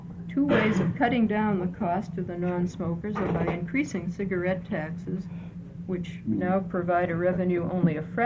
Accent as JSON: {"language": "English", "town": "Eugene", "region": "Oregon", "country": "United States", "said": "from Eugene."}